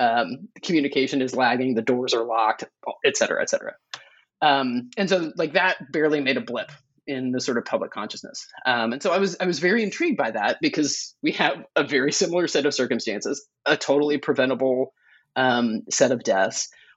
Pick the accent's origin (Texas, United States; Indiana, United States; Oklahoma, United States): Oklahoma, United States; I grew up in Oklahoma. I never learned about the Tulsa race massacre. I took a semester of Oklahoma history.